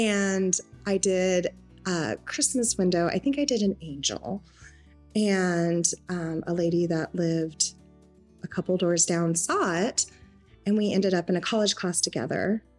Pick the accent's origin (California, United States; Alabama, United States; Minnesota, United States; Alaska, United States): Alaska, United States; Palmer; I am from Palmer, Alaska. I went to school here.